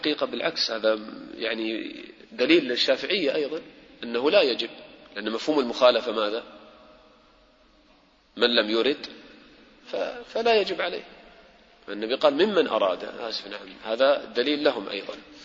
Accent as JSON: {"language": "Arabic", "country": "United Arab Emirates", "said": "يعني أنا الآن مثلا من أهل الإمارات، الميقات وين يكون؟ ميقات الإمارات من وين؟"}